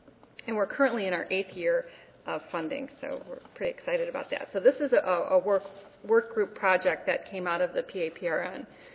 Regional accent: Missouri, United States; I come from Missouri, lowest tobacco tax in the entire country. So you don't say that word in our state.

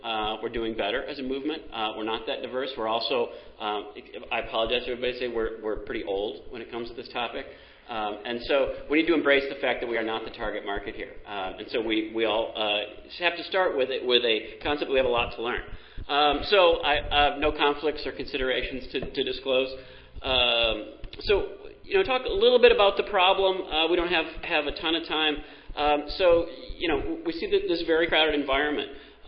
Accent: Wisconsin, United States; it's called Total Distraction, and I'm from Wisconsin, and they've got a game called Floating Cheese.

